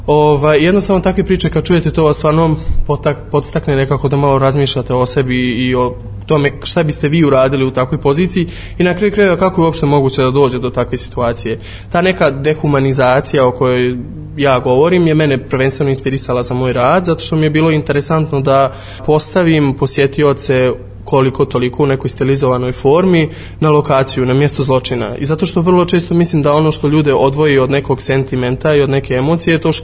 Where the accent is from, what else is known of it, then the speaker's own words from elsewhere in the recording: Bosnia & Herzegovina; Ja prvi koji sam rođen i odrastao sam u Bosni i Hercegovini, rođen sam 1995. godine, dakle pred kraj rata.